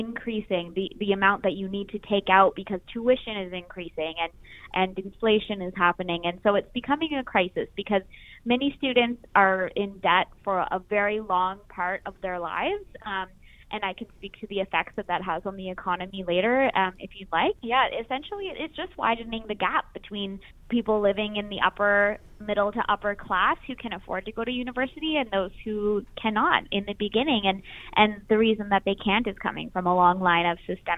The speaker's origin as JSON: {"language": "English", "region": "Nova Scotia", "country": "Canada", "said": "like you said. I'm originally actually from Nova Scotia, but I came to BC to do my master's at the University of Northern British Columbia"}